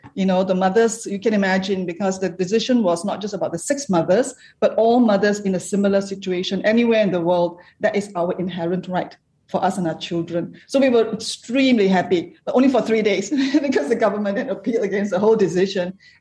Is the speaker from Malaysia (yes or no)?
yes; Malaysia; I'm a Malaysian father.